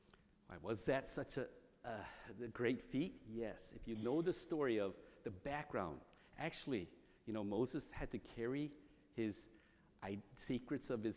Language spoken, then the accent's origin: English; South Korea; the kids that looked like me but spoke Korean and grew up in Korea as a little kid